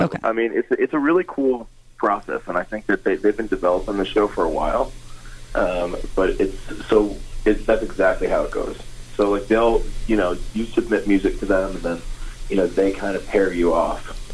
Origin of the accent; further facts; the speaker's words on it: Worcester, West Midlands, United Kingdom; You know, I grew up in Worcester, so it's nice to have the local support.